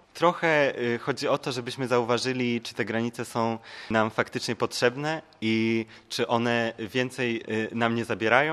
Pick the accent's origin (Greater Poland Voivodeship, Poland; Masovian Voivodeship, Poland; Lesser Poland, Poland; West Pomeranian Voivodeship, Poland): West Pomeranian Voivodeship, Poland; Szczecin; ja nawet jako szczecinianin